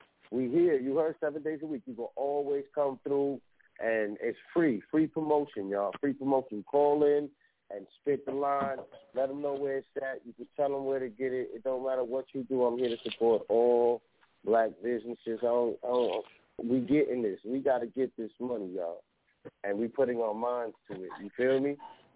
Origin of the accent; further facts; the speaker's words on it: Bronx, New York, United States; I'm from the Bronx. So I already know the fucking vibe.